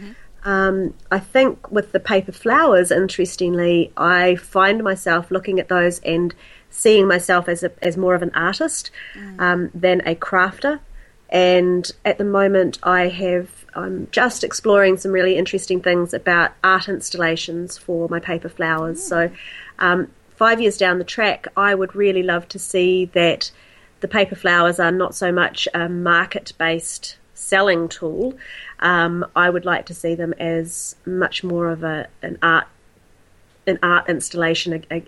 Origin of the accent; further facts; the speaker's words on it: New Zealand; for those of you that aren't Kiwis and don't understand my accent